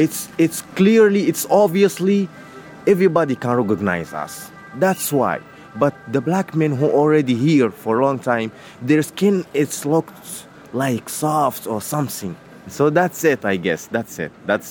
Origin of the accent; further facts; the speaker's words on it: El Geneina, West Darfur, Sudan; English is a second language; now in Italy; I'm from Western state in Darfur. It's called Al Janina City, and I arrived here about 2 weeks ago in Italy.